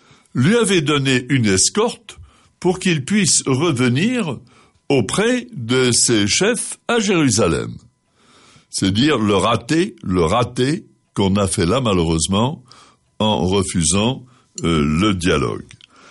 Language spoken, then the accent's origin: French; Occitanie, France; à Verdun-sur-Garonne, chez nous, en Tarn-et-Garonne